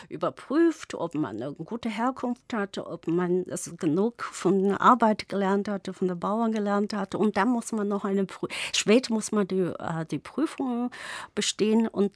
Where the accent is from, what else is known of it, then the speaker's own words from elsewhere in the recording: Sichuan, China; German is a second language; now in Germany; Ich komme aus Sichuan